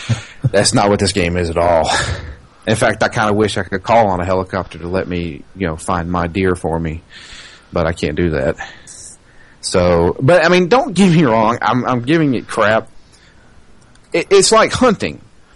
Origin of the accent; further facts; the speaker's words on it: the South, United States; Apparently, because I'm from the South, Ken thinks that I like hunting.